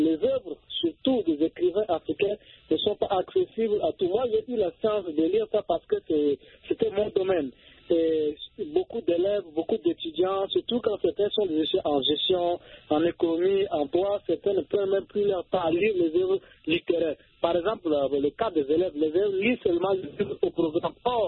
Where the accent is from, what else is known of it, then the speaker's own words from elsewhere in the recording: Chad; Je suis un Tchadien.